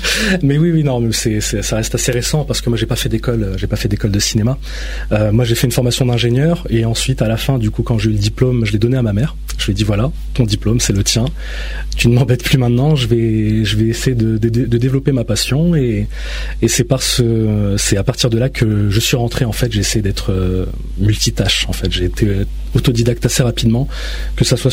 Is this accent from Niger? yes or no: no; Bezons, Île-de-France, France; also born or lived in Agadir, Morocco; on vient de la région d'Agadir. Et voilà, oui, pour te répondre, hein, oui, j'ai grandi, j'ai passé une grande partie de ma vie à Beson, et ensuite j'ai habité à Argenteuil, donc depuis maintenant une bonne quinzaine d'années, j'habite à Argenteuil.